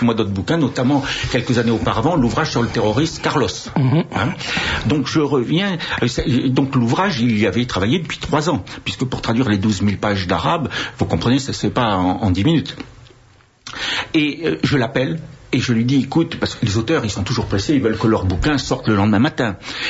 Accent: Brittany, France; en tant que breton

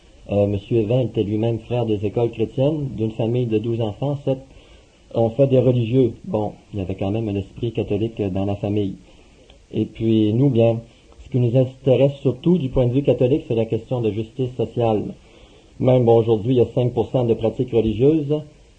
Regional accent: Canada; accent: Canadian; Par l'accent, vous allez voir que je suis canadien, de toute façon.

